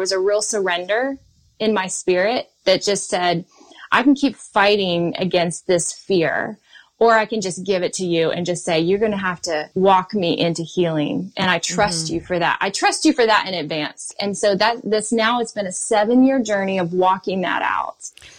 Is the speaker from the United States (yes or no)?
yes; the South, United States; now in New York, United States; We moved to Manhattan from the South.